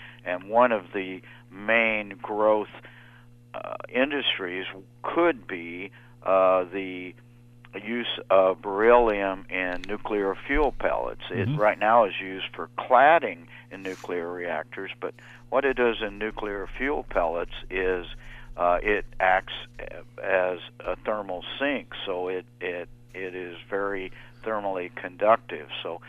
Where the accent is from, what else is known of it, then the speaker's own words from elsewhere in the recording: New Mexico, United States; that includes a company in my home state of New Mexico